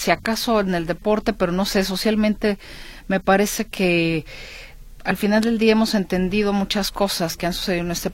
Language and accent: Spanish; Mexico; debemos entender que somos mexicanos al final del día